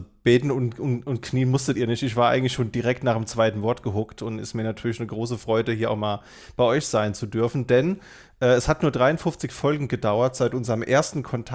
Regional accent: Berlin, Germany; Also ich kenne das als Berliner

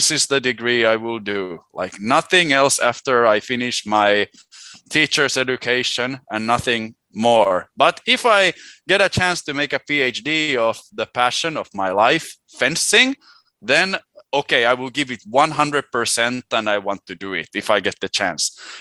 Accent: Helsinki, Uusimaa, Finland; born there; first language Swedish; English is a second language; I am 29 years old. I was born in Helsinki in 93 in a cold January day. And I'm actually born in a bilingual family. Like, okay. I have spoken both Swedish and Finnish in my household.

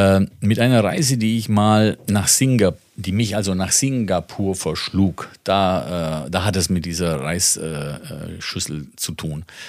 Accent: Italy; ja, ich bin Italiener.

